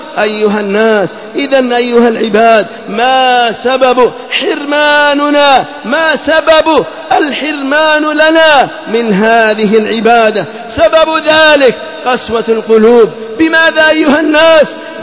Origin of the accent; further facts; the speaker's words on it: Yemen; في بلادنا اليمن